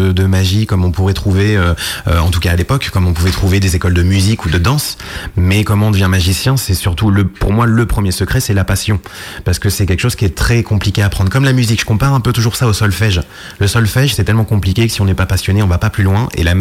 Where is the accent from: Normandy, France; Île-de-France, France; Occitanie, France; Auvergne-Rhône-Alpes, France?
Normandy, France; Deauville; Oui, je suis natif de Deauville en Normandie